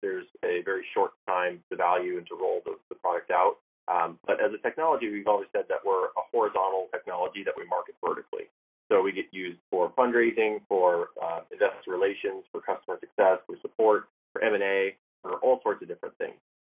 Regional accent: South Dakota, United States; I'm originally from South Dakota, which is in the middle of nowhere.

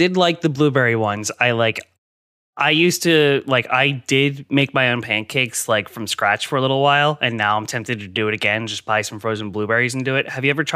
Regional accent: New Jersey, United States; I'm from Jersey. Crappy diner food is like it's my ambrosia.

